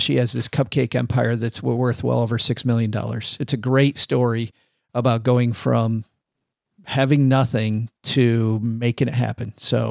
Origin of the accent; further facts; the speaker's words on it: Detroit, Michigan, United States; I'm from Detroit.